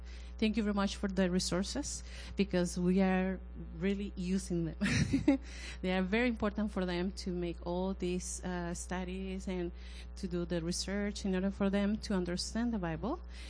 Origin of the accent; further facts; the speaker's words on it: Costa Rica; English is a second language; since we are from Costa Rica and we have a tropical weather.